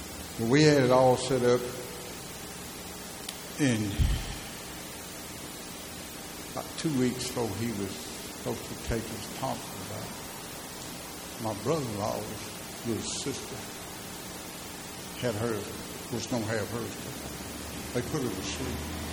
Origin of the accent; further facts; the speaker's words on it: Thomasville, Alabama, United States; I'm from Thomasville, Alabama.